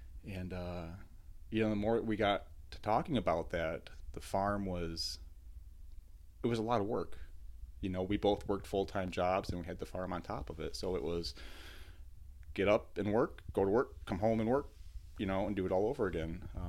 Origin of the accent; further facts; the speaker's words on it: Michigan, United States; I was from the Lower Peninsula. I just never ventured up this far.